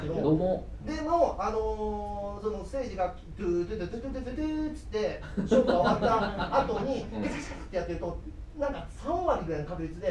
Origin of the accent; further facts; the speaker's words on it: Nagasaki, Japan; 僕は長崎出身なんですけど